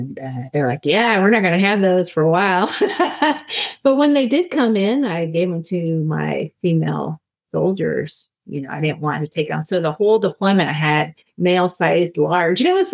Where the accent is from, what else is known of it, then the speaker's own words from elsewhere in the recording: Belfry, South Dakota, United States; I grew up in South Dakota, Belfry, South Dakota.